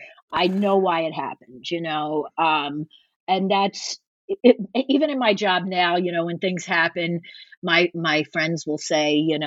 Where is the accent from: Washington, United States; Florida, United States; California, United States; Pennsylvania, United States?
Pennsylvania, United States; Philadelphia; well, I'm from Philadelphia. Deal with it.